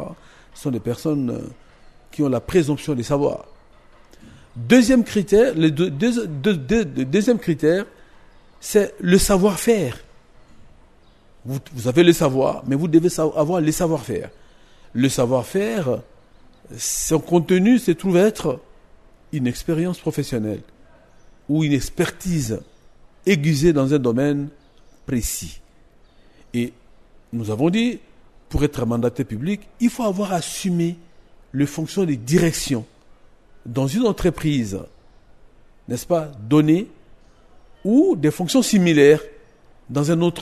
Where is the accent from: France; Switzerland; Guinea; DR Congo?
DR Congo; en tant que Congolais